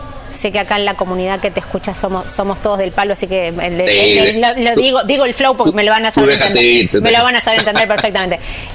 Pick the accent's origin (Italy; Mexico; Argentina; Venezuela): Argentina; Argentina claramente mucho, que yo soy argentina, pero bueno, trabajo en toda la región, pero vivo en Argentina.